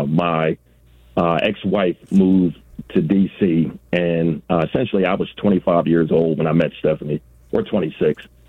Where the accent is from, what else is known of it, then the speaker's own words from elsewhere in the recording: Philadelphia, Pennsylvania, United States; now in Atlanta, United States; I'm from Philadelphia originally. We moved to Atlanta back in 1992.